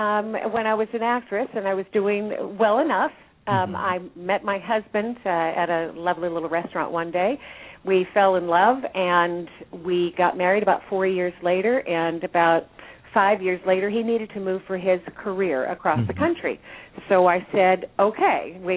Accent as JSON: {"language": "English", "region": "California", "country": "United States", "tie": "born or raised there", "said": "Well, from childhood to present, I grew up in California."}